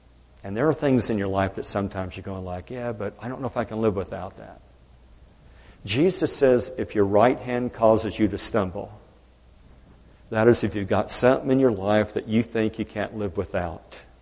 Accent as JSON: {"language": "English", "country": "United States", "said": "I'm an American. That counts for something. Born in this country."}